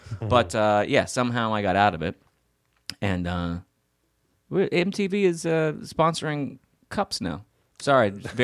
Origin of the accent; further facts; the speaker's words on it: Austin, Texas, United States; also born or lived in Houston / Louisiana; I am originally from, I guess I consider myself to be from Austin.